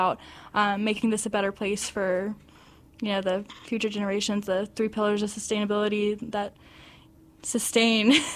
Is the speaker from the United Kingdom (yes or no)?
no; Tennessee, United States; I'm from Tennessee.